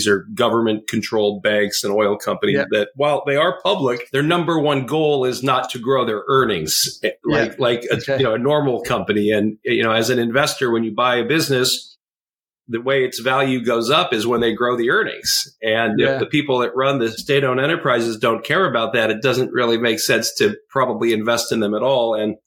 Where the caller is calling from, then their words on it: San Francisco, California, United States; I'm in San Francisco, actually 15 miles east of San Francisco.